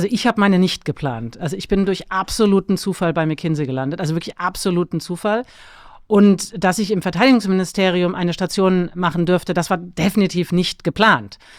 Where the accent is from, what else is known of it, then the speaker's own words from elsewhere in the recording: Mainz, Rhineland-Palatinate, Germany; Ja, du hast gesagt, ich bin in Mainz aufgewachsen, also insofern eine kleinere Stadt, 250.000 Menschen leben da.